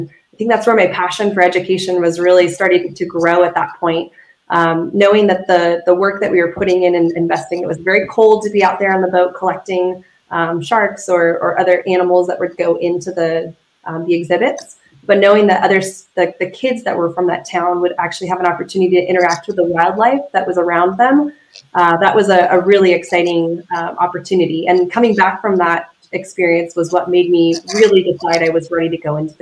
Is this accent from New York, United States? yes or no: no; California, United States; I'm from Southern California myself